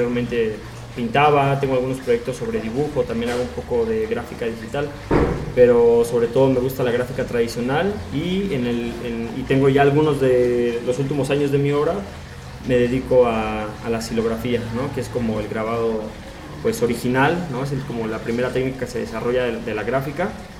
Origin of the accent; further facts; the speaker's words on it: Mexico City, Mexico; born there; now in Oaxaca, Mexico; Bueno, nací en el Distrito Federal. Actualmente vivo aquí en Oaxaca, en la Sierra Oaxaqueña, bueno, en la Sierra Sur.